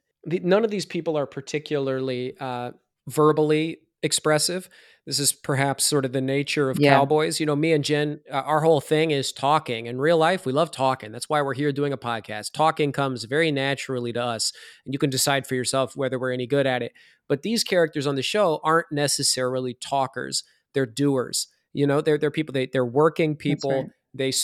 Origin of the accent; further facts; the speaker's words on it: Iowa, United States; So I'm from Iowa. In Iowa, it's corn, soybeans, and pork.